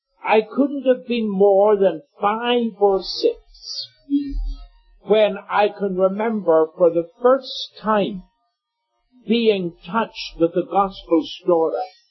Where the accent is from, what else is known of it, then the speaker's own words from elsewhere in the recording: Annan, Scotland, United Kingdom; Now, I was not, as you might think, born in Northern Ireland. I was born in Scotland.